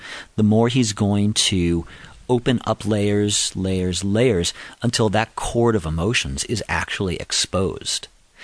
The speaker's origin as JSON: {"language": "English", "town": "Boston", "region": "Massachusetts", "country": "United States", "tie": "born or raised there", "said": "You know, I grew up in Boston, you know, out at recess in elementary school"}